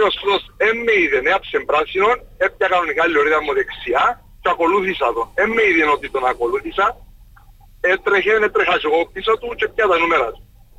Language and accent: Greek; Nicosia, Nicosia District, Cyprus; είμαι από τη Λευκοσία